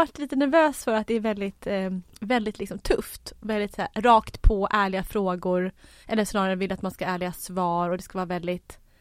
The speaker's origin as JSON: {"language": "Swedish", "town": "Jakobsberg", "region": "Stockholm County", "country": "Sweden", "tie": "born or raised there", "said": "Jag växte upp i Jakobsberg utanför Stockholm, en förort. Där bodde jag tills jag var 12. Och sen flyttade jag in till stan med min pappa i Vasastan."}